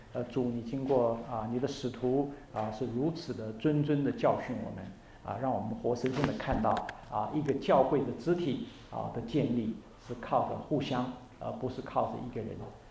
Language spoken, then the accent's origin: Chinese; Taiwan; 我在台湾长大的时候，当时50年的时候呢，我们常常屋子旁边都是一些稻田